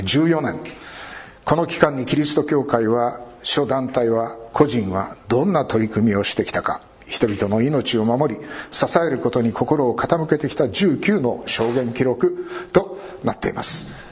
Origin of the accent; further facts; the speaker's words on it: Fukushima, Japan; 私たち福島県人はそんなんじゃないよって思ってるわけです。